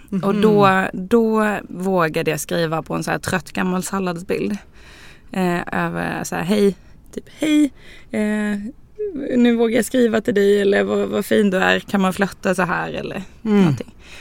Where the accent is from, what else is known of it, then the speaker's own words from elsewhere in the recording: Karlskrona, Blekinge, Sweden; Karlskrona i Blekinge.